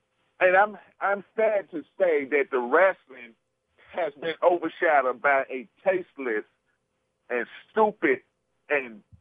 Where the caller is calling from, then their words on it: Memphis, Tennessee, United States; Hey, Brian … from Memphis, Tennessee.